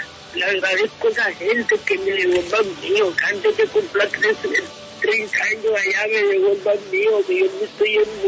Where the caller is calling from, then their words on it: Acandí, Chocó, Colombia; Estoy en mi pueblo, estoy en Acandí.